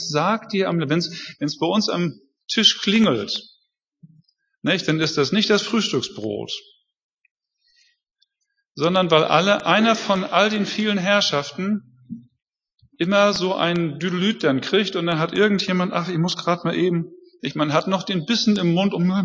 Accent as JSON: {"language": "German", "region": "Hamburg", "country": "Germany", "said": "Ich bin Hamburger. Hamburger dienen niemandem. Freie und Hansestadt Hamburg."}